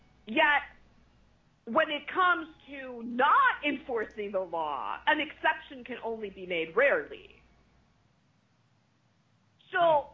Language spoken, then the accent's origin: English; Italy; I'm from Italy. I know what it means to have corruption that is in your face.